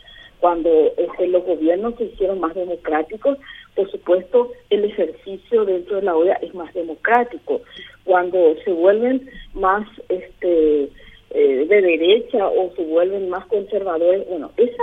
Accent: Paraguay

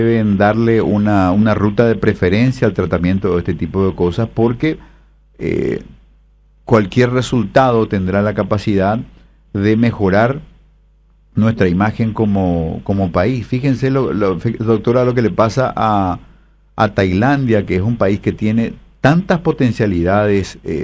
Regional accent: Paraguay

